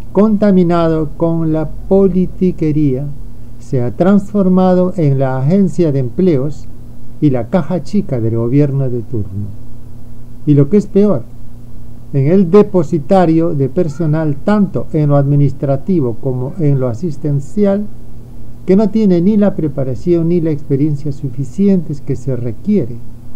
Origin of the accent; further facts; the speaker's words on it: Peru; cuando fue creada la seguridad social en mi país, Perú